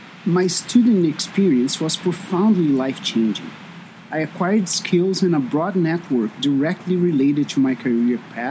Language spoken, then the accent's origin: English; Canada; I am known as a Canadian, and I proudly share the values of this country.